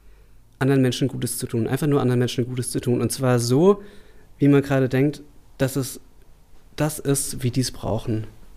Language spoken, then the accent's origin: German; Emmendingen, Baden-Württemberg, Germany; born there; now in Stuttgart, Germany; am Kaiserstuhl. Ungefähr Emmendingen.